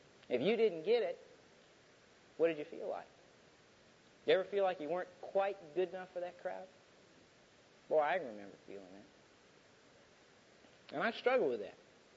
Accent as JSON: {"language": "English", "region": "the South", "country": "United States", "tie": "born or raised there", "said": "When I grew up, and I grew up in the South, the ideal parents in the South were white, Anglo-Saxon, Protestant."}